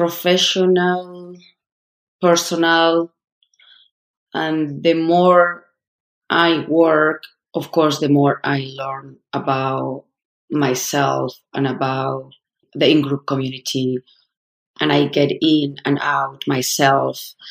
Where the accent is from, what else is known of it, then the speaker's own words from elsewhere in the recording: Madrid, Community of Madrid, Spain; I'm from Spain. I'm from Madrid. I was part of the elite.